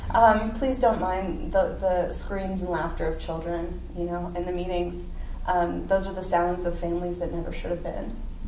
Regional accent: Tucson, Arizona, United States; I'm from Tucson, Arizona.

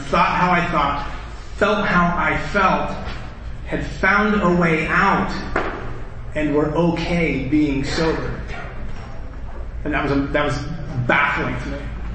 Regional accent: Mesa, Arizona, United States; I'm from Mesa

